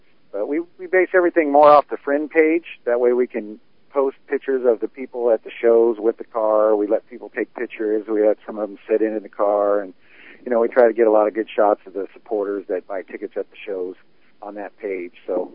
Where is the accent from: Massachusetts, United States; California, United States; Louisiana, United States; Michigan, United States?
California, United States; Lodi; we're 100 miles away from Lodi, where we're from.